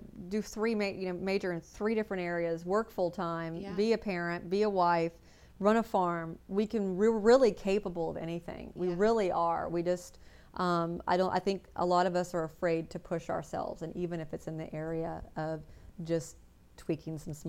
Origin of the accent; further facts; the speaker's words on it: Pensacola, Florida, United States; also born or lived in Los Angeles; I was born and raised here in Pensacola, and I left after serving 3 years in college at the University of South Alabama. I moved to Los Angeles and became a makeup artist in film and TV.